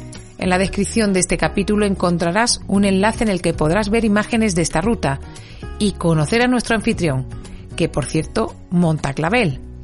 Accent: Andalusia, Spain; Andalucía deja huella, y ese es el propósito de este podcast. Que si ya conoces mi tierra, que si también eres de aquí

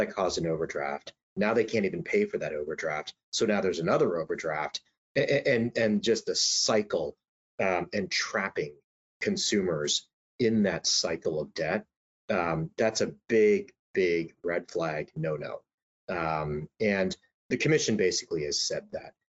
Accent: New York, United States; one of which is my hometown state of New York.

